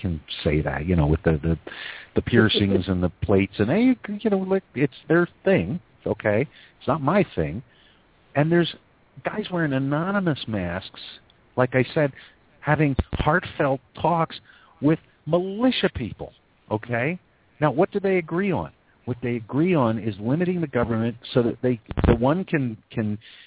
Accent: Pennsylvania, United States; But I'm from Pennsylvania, which is a conservative state in a sense.

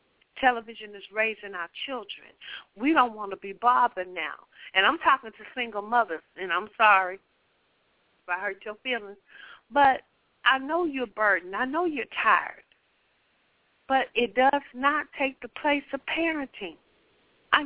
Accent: Compton, California, United States; In my hometown, Compton, they blamed every murder, I think, from 1995 to 2005 on gangster rap.

